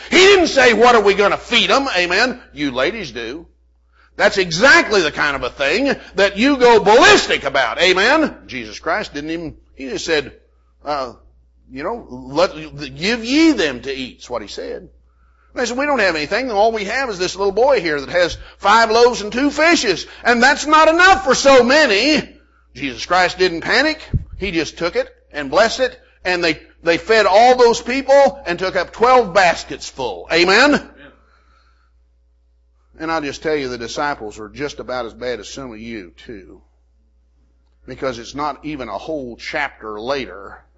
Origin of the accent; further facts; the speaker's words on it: Texas, United States; Whenever I was growing up in the Texas Panhandle, we had a couple of guys that found an old haunted house out in the country.